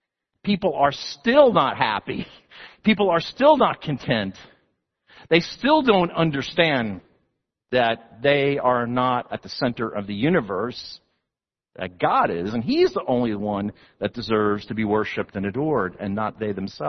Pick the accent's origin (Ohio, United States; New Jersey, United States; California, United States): New Jersey, United States; If you've ever been to the beach, growing up in New Jersey, we would go to the Jersey Shore.